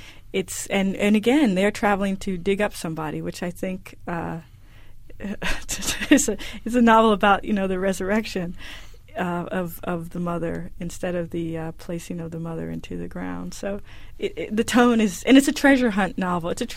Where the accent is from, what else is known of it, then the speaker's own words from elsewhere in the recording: Fort Knox, Kentucky, United States; born there; also born or lived in North Carolina; I was born in Fort Knox, Kentucky, in 1963, we moved. We're a traveling family, my family, so we got on the road shortly after I was born and drove to North Carolina, started living there.